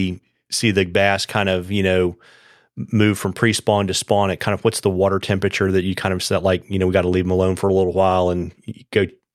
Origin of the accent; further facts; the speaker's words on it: Virginia, United States; particularly kind of like where I grew up and fished in Central Virginia.